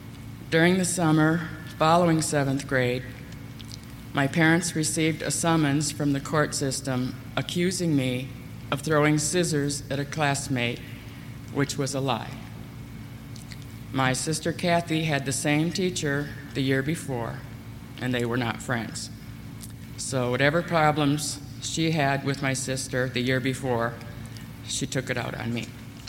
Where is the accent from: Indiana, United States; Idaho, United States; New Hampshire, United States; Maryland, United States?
Indiana, United States; Gary; I was born and raised in Gary, Indiana, the fourth out of five children, and brought up Catholic.